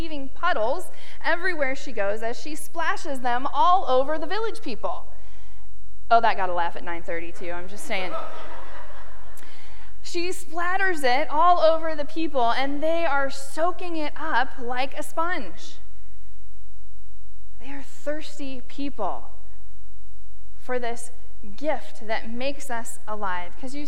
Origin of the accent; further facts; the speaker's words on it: Nebraska, United States; when I was growing up in Nebraska, my brother and I, on a hot summer day, we would run outside to the end of the hose